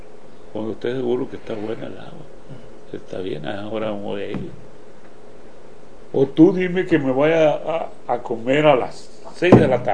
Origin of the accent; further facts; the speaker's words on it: Mexico; Para mi tierra, sí. Sí. Cualquier rato. Uh-huh. Ahora ya no trabajo.